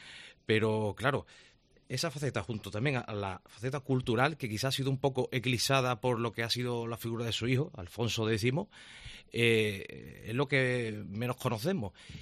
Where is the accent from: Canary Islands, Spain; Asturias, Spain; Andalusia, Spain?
Andalusia, Spain; Córdoba; born there; Yo, que soy cordobés de nacimiento, pues allí se está fomentando mucho lo que son las rutas